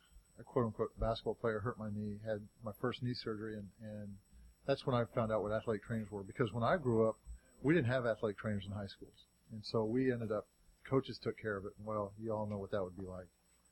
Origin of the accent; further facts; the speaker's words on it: Nebraska, United States; I'm originally from Nebraska, a little town just south of Lincoln